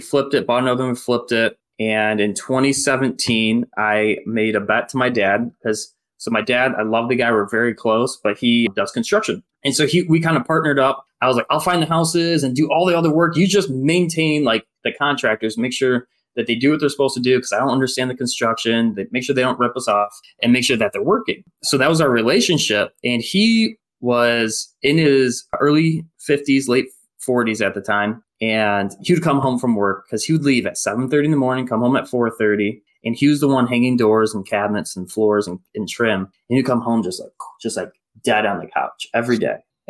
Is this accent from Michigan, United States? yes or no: yes; Detroit, Michigan, United States; And it was rusted out because I'm from Detroit, Michigan. It was like salt everywhere.